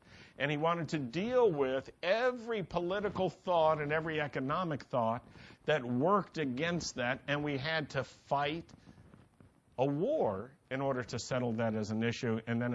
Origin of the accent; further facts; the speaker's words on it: Virginia, United States; I grew up in Virginia, and do you know that in our textbooks, they wouldn't say Civil War?